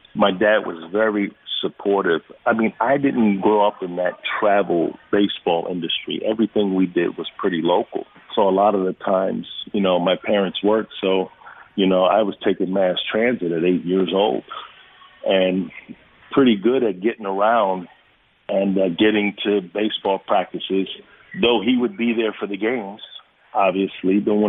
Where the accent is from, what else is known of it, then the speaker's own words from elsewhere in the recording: Bronx, New York, United States; there's nothing bad I have to say about growing up in the South Bronx.